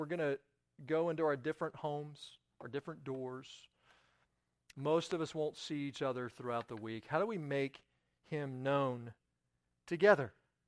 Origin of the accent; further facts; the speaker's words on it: West Virginia, United States; because I'm from West Virginia.